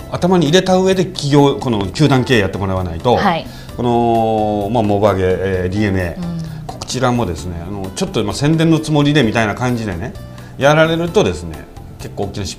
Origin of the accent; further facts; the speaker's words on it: Fukuoka, Japan; やっぱり私地元が福岡なんで、昔野球のチームがなくなった経験があるんですね。